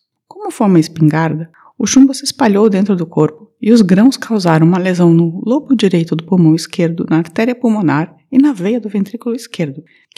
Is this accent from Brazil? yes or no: yes; Curitiba, Paraná, Brazil; now in Germany; eu, como curitibana e moradora da Alemanha, rio das noites frias porto-alegrenses.